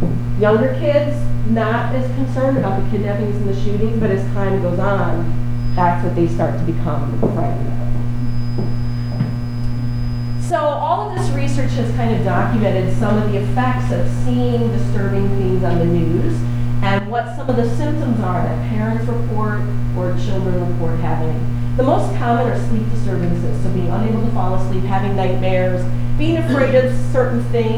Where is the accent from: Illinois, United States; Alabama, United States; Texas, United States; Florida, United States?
Illinois, United States; I grew up in Illinois, and my classroom also happened.